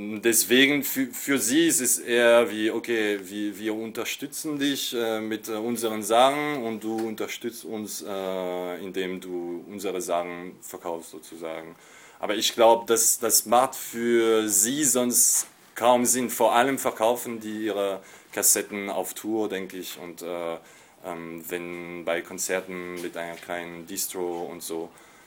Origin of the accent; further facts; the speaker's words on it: France; moved away as an adult; now in Berlin, Germany; ich komme aus Frankreich und bin vor 10 Jahren nach Berlin gezogen.